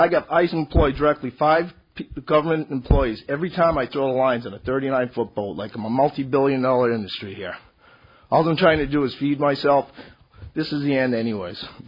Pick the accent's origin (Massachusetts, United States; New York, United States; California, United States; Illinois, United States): Massachusetts, United States; Concord; born there; I was born in Concord, Mass. My family's from there.